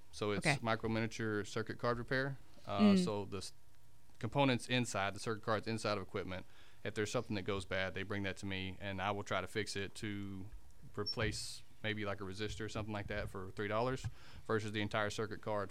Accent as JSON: {"language": "English", "town": "Jackson", "region": "Tennessee", "country": "United States", "said": "So I'm from West Tennessee in general, but I claim Jackson, Tennessee as a home of residence."}